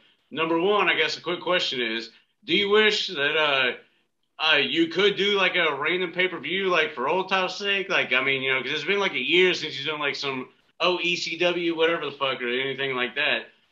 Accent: Texas, United States; I am from Texas, but hey, Lauren, very good to see you.

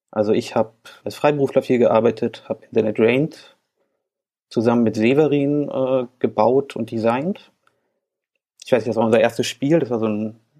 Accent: Berlin, Germany; Nee, wir sind Berliner.

